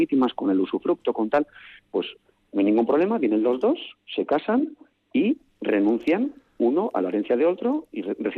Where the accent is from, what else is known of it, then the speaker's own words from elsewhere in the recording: Basque Country, Spain; los que más libertad ahora mismo podemos decir que tenemos somos los vascos